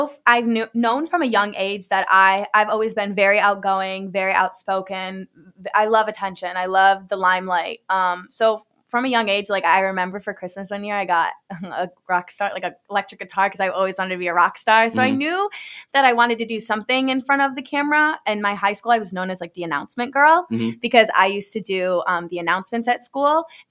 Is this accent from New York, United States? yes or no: yes; Liverpool, New York, United States; I grew up there. I love Syracuse.